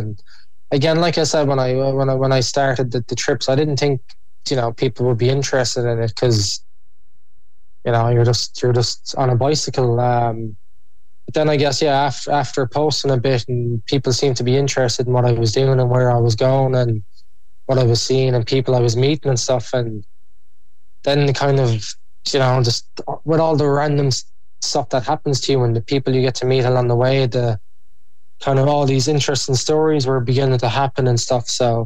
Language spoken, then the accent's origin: English; Ireland; just being Irish, like, you kind of, when people are giving you something or asking you if you want anything, you're like, ah, no, sure, I'm grand, I'll be fine.